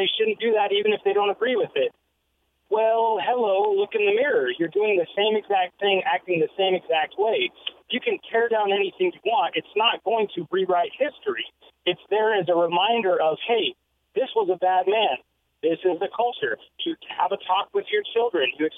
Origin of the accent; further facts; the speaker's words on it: Ireland; And, you know, hey, I'm Irish. Okay. We were slaves as well.